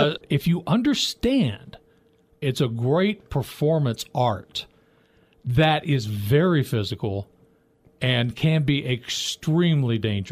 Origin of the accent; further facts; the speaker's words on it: Memphis, Tennessee, United States; He started off basically in my hometown of Memphis, Tennessee